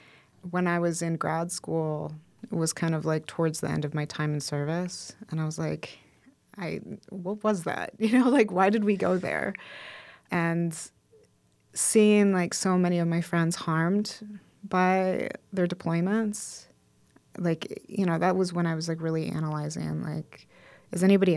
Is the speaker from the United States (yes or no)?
yes; Yankton, South Dakota, United States; I grew up in Yankton, South Dakota, and I joined the military about a year after high school.